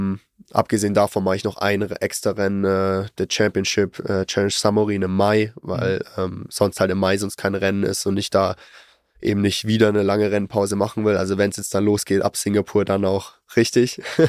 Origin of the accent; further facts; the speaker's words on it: Germany; Also ich meine, gerade so als Deutscher, das ist so, ja, das Langdistanzrennen